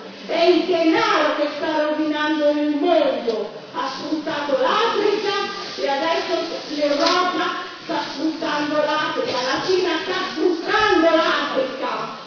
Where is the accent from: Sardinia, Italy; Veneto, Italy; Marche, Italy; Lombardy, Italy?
Sardinia, Italy; vengo dalla Sardegna.